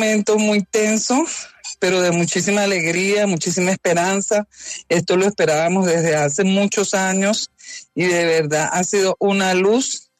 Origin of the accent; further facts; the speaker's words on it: Venezuela; moved away; nosotros necesitamos regresar a nuestro país.